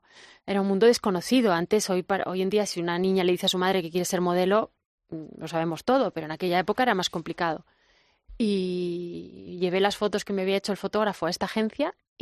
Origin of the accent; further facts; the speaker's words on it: Spain; porque como española nunca piensas ni que vas a hacer los puntos